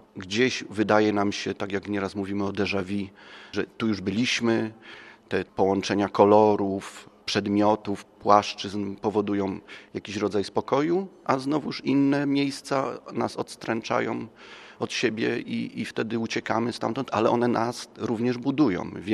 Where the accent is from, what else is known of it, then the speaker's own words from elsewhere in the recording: Łódź, Łódź Voivodeship, Poland; born there; Urodziłem się w Łodzi. Mieszkam od 25 lat. Po studiach zrezygnowałem z uroków miasta, przeprowadziłem się na wieś.